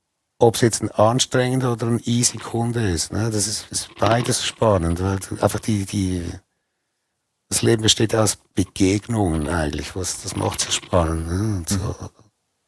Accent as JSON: {"language": "German", "country": "Switzerland", "said": "Bei uns in der Schweiz"}